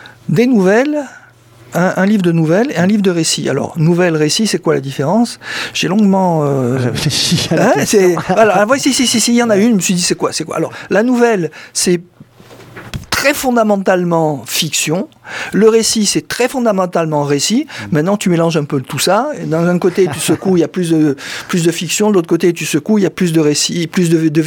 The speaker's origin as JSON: {"language": "French", "country": "Algeria", "tie": "born or raised there", "said": "sur mon enfance en Algérie."}